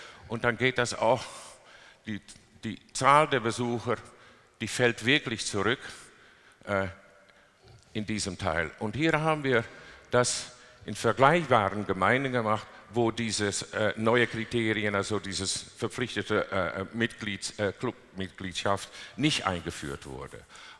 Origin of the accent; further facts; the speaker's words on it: Netherlands; German is a second language; Und Sie sehen zum Beispiel auch da, wo ich geboren bin und aufgewachsen, da gibt es überhaupt keinen Coffeeshop so.